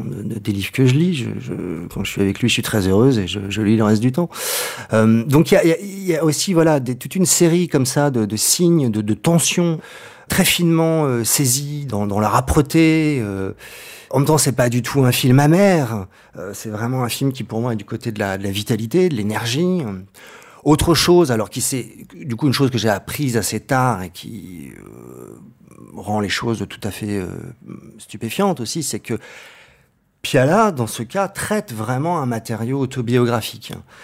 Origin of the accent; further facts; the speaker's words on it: Caen, Normandy, France; now in Paris, France; Je viens de Caen et je suis arrivé à Paris